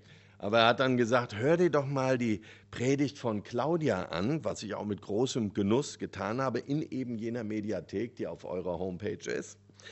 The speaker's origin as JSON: {"language": "German", "town": "Frankfurt", "region": "Hesse", "country": "Germany", "said": "Der zweite Anlass, natürlich festlich gekleidet zu sein heute, ist für mich als Frankfurter, weil wir den Pokal geholt haben."}